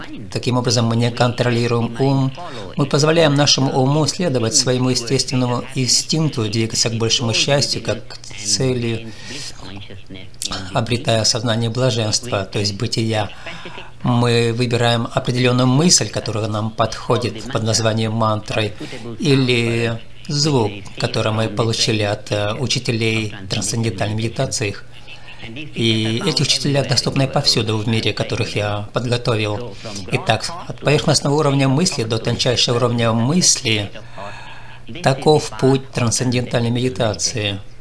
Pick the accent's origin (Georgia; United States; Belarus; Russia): United States; Brooklyn, New York; я из Бруклина.